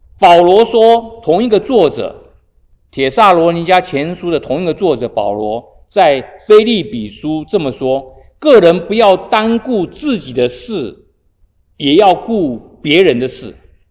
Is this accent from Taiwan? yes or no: yes; Taiwan; now in United States; 我们从台湾来，有的时候来了美国久了呢